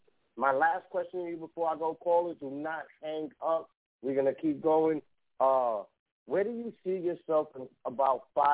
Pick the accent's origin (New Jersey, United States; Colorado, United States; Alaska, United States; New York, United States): New York, United States; Bronx; now in Midwest, United States; I'm from the Bronx. I mean, I'm in the Midwest, but I'm from the Bronx, and I love supporting New York people that are doing their thing.